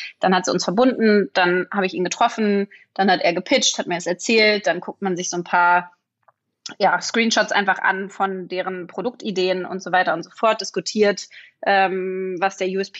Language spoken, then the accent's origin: German; Berlin, Germany; ich bin Berlinerin